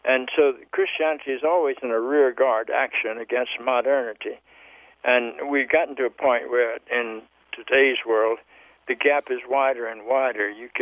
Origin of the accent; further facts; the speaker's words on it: Charlotte, North Carolina, United States; The first wave was that I grew up in the South in Charlotte, North Carolina, and I heard all sorts of justifications of segregation.